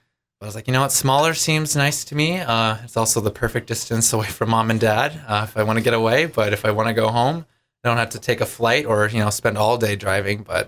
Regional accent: Buffalo, Minnesota, United States; So growing up in Buffalo, it's kind of like, I'd say that kind of like last farm suburb before you start hitting the cities.

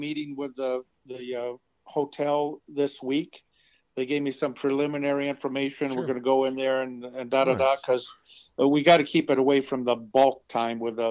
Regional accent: Cleveland, Ohio, United States; And growing up in Cleveland, you knew about some of these guys like Brooke Robinson.

